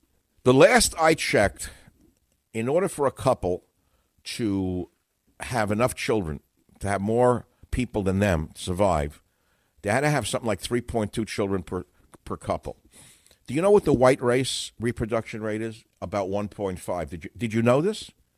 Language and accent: English; New York, United States; I remember growing up in New York.